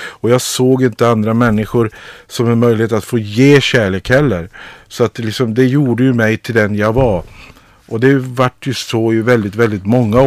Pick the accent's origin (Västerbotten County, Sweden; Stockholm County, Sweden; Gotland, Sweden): Västerbotten County, Sweden; Boliden; Jag är uppvuxen i Boliden och gick i skola där och bodde tillsammans med min mamma och vi var 4 syskon och jag var ju liksom en så kallad tattarunge då, liksom, i min uppväxt där